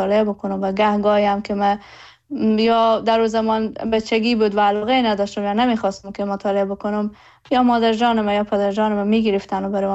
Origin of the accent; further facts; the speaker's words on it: Herat, Afghanistan; هرات برای من معنای ریشه داره، معنای خانه داره، زادگاه من هرات هست